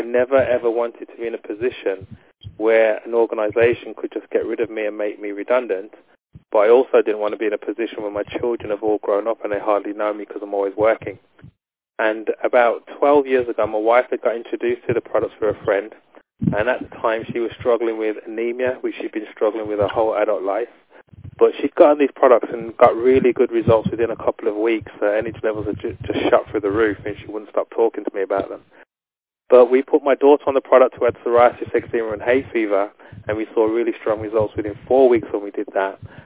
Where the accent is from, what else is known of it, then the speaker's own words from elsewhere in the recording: Waltham Abbey, East of England, United Kingdom; I'm from Waltham Abbey in the UK.